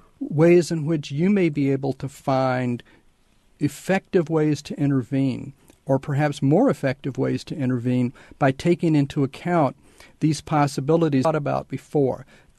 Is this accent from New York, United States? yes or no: no; Tennessee, United States; when I go back to the area where I grew up in Tennessee, I'm really struck by how radical the changes have been in one generation.